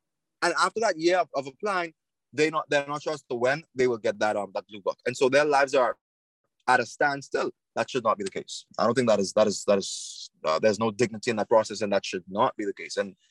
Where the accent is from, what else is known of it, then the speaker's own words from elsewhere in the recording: Bahamas; born there; The fact that I was born in the Bahamas just like the other kid, you know?